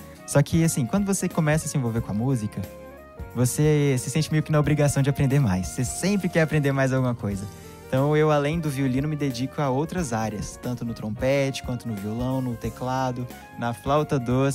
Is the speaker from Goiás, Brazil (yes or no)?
yes; Goiânia, Goiás, Brazil; Sou de Goiânia, terra do piqui, a terra do... Pamonha também, né? Pamonha é típico de Goiânia.